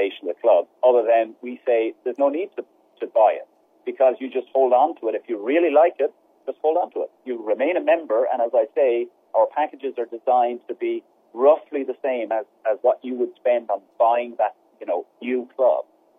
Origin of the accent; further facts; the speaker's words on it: Ireland; I grew up in Ireland, right by the sea.